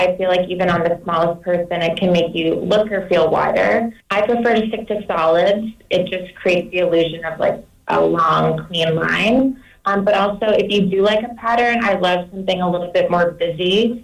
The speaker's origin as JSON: {"language": "English", "town": "Newburyport", "region": "Massachusetts", "country": "United States", "moved": "as an adult", "lives_now": "Los Angeles, United States", "said": "So I'm from Newburyport, Mass."}